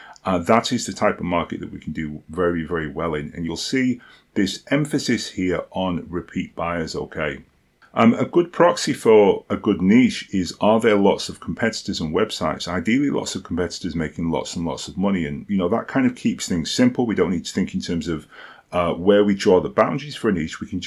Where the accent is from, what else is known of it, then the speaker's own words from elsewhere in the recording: United Kingdom; by the way, I am British, and so I pronounce it niche.